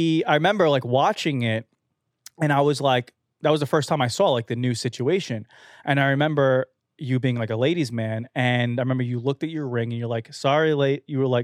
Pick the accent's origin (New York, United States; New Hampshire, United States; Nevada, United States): New York, United States; Staten Island; the street I grew up on in Staten Island was Bradley Avenue.